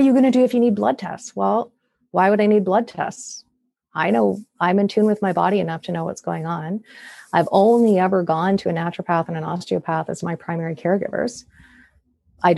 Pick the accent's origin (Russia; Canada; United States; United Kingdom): Canada; accent: Canadian; I'm in Canada, as you're probably hearing from my accent, and we have socialized healthcare here.